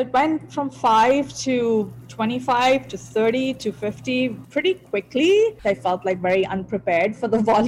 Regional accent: India; the dishes that I learned when I was growing up in India.

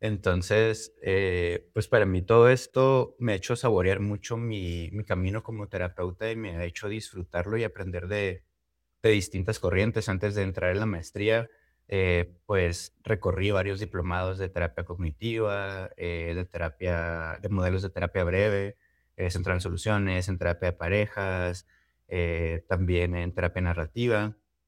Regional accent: Mexicali, Baja California, Mexico; yo tengo 33 años, soy de Mexicali, Baja California.

